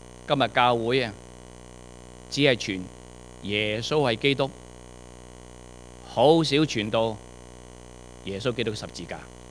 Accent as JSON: {"language": "Chinese", "country": "China", "said": "我们中国人不敢啊，在新年的时候是空手见自己父母的"}